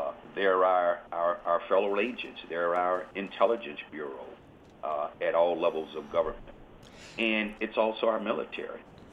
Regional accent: Pensacola, Florida, United States; I remember growing up in Pensacola, Florida, and veterans coming home

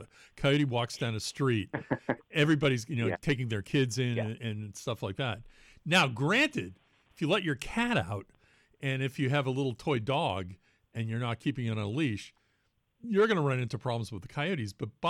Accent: Boston, Massachusetts, United States; now in Worcester, United States; I grew up outside of Boston along the Charles River, moved to Worcester, which is the second largest city in Massachusetts

